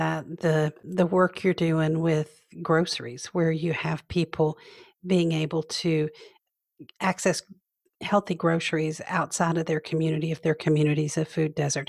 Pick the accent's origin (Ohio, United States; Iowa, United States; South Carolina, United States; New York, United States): South Carolina, United States; Greenville; I know that the Midlands in Columbia has some of the same challenges that we have in my hometown of Greenville and Nicole's home of Greenville